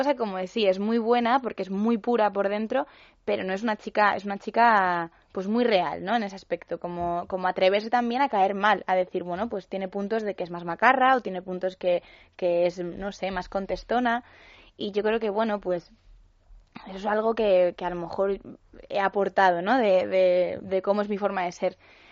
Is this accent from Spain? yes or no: yes; Leganés, Community of Madrid, Spain; Yo soy de Leganés.